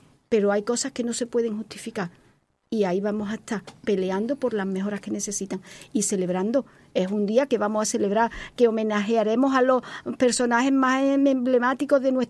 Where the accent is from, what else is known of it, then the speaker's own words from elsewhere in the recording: Andalusia, Spain; como andaluza tengo que seguir reivindicando y no puede ser de otra manera